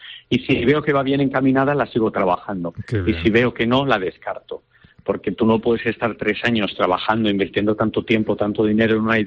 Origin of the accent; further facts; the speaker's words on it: Valencia, Valencian Community, Spain; yo quiero hacerlo en mi tierra.